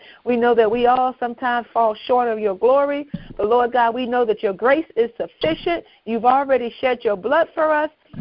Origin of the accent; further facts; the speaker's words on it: Virginia, United States; now in Arizona, United States; I was born and raised in Virginia, but I live in Arizona.